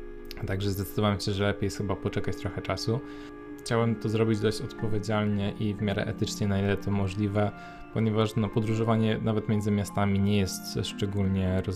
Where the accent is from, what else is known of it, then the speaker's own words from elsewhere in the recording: Poznań, Greater Poland Voivodeship, Poland; now in Łódź, Poland; ja mieszkam aktualnie w Łodzi, ja pochodzę z Poznania